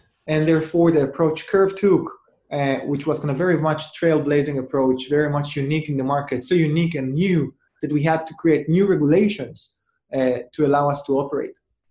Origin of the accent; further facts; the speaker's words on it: Israel; English is a second language; moved away as an adult; now in United Kingdom; Originally, I'm from Israel. That's the origins of my great accent. I came to the UK about 6+ years ago